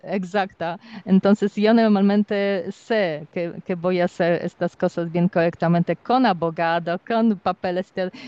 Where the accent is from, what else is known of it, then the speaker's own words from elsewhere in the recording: Poland; Spanish is a second language; porque yo soy polaca, claro, yo veo bien porque yo viajé mucho